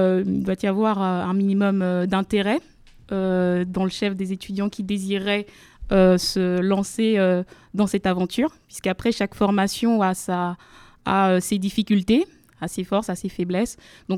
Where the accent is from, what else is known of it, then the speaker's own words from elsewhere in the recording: DR Congo; moved away as an adult; now in France; je suis native de la République démocratique du Congo, où j'ai passé une bonne partie de ma scolarité.